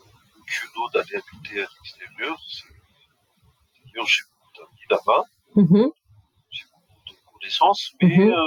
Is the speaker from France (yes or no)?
no; Madagascar; moi, je suis malgache, je suis un Américain, mon pays m'attend pas.